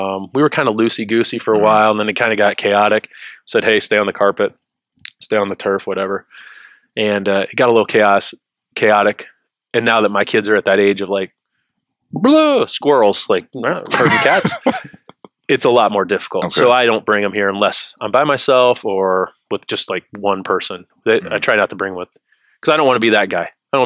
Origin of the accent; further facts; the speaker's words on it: Iowa, United States; I'm from Iowa.